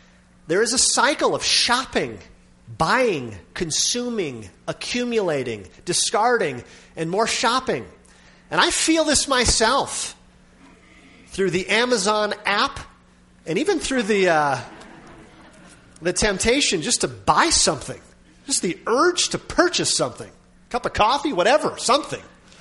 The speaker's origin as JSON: {"language": "English", "region": "Minnesota", "country": "United States", "tie": "born or raised there", "said": "We grew up in Minnesota, agricultural area"}